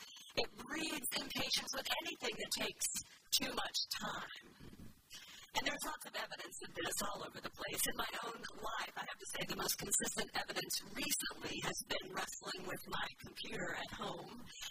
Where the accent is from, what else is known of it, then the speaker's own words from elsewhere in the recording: Kiefer, Oklahoma, United States; my folks sold our place, my childhood home, and the 20 acres that I grew up on in Kiefer, Oklahoma. So they relocated to Texas.